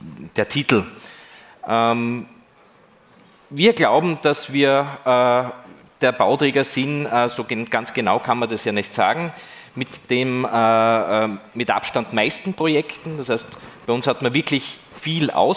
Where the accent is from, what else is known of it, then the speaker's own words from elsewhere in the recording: Graz, Styria, Austria; born there; Ich verstehe es als gebürtiger Grazer zum Beispiel also überhaupt nicht.